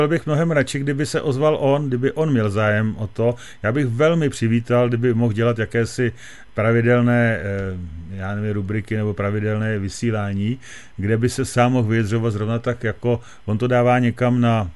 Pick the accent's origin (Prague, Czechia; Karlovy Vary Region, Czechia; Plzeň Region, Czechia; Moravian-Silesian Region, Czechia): Plzeň Region, Czechia; Plzeň; protože jsem tady z Plzně vlastně